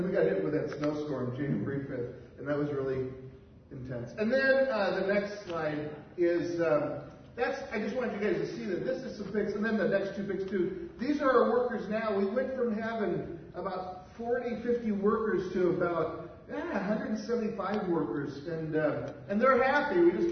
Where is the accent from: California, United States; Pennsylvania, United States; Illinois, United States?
Illinois, United States; Chicago; I'm from Chicago area, you're Wheaton, and Belkis is from Miami, Florida.